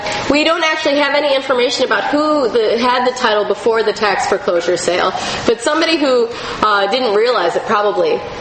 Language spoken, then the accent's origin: English; Wisconsin, United States; This is how you know I'm from Wisconsin.